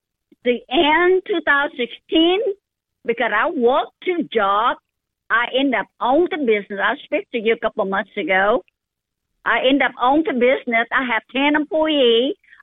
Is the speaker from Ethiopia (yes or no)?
no; Vietnam; English is a second language; now in United States; I am come from Vietnam in 1974.